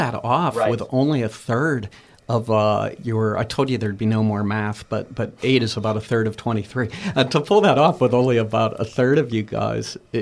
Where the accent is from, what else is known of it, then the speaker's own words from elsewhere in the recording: Churchill, Pennsylvania, United States; When I grew up, not far from there in Churchill.